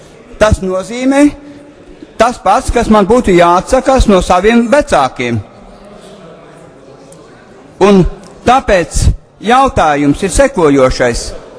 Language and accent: Latvian; Viļaka, Latgale, Latvia; born there; es esmu dzimis, likvidētā Abrenes apriņķa bijušajā, palikušajā teritorijā Viļekas apriņķī.